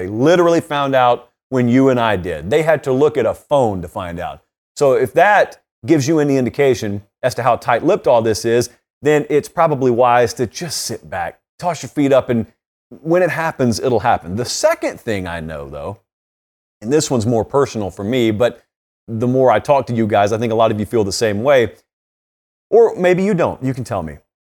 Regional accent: the South, United States; I was raised in the South. I was raised to not exactly view that Golden Dome in the most endearing of fashions.

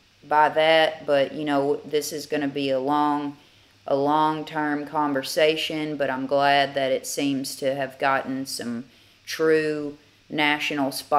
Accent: the South, United States; And I think as a Southerner, I think a lot of times

